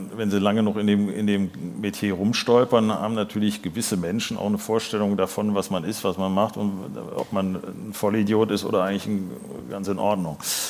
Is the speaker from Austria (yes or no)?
no; Düsseldorf, North Rhine-Westphalia, Germany; also born or lived in Cologne; Ich bin gebürtiger Kölner, ja.